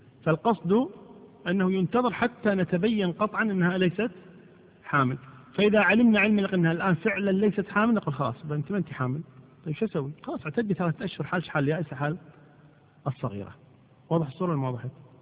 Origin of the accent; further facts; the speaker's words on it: Kuwait; امرأة المفقود مثل ما حصل بالنسبة للأسرى عندنا في الكويت هنا